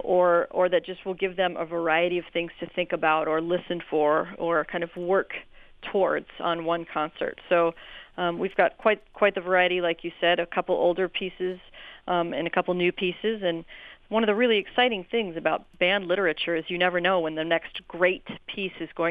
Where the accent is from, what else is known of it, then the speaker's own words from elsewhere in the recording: Texas, United States; also born or lived in Colorado / Chicago; I grew up in Texas and attended the University of Colorado for my undergraduate and master's degrees in conducting. Then I moved to Chicago, Evanston actually, and attended Northwestern University for my doctorate.